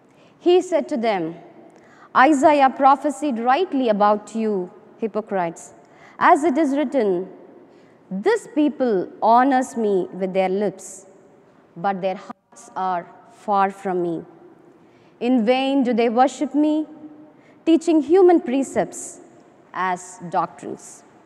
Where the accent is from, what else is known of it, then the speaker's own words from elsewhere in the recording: India; And as you might know, I'm from India. And in India, mostly people prefer to eat with hands, eat using fingers.